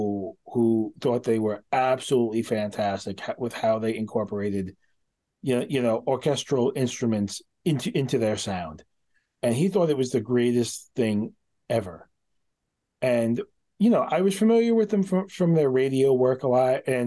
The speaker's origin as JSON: {"language": "English", "region": "New York", "country": "United States", "said": "I have failed as a New Yorker."}